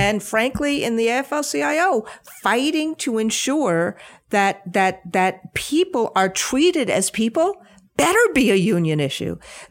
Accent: Rockland County, New York, United States; From growing up in Rockland County.

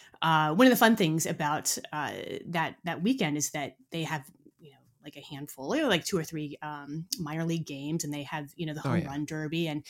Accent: Arizona, United States; also born or lived in Omaha, Nebraska / Colorado; I was born in Omaha, Nebraska, but my family kind of quickly, I basically kind of grew up in Colorado from, you know, like 4 or 5 years old up until middle school. Mm-hmm. And then from middle school on, I grew up in Arizona, went to college there.

